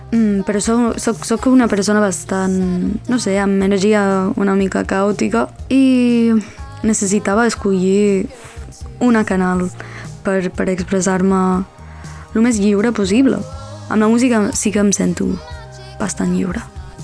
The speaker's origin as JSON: {"language": "Catalan", "country": "Ireland", "second_language": "Catalan", "moved": "as an adult", "lives_now": "Barcelona, Spain", "said": "Sóc irlandesa i la part … és com una part de mi que no coneixia molt, que vaig descobrir bastant tard a la vida."}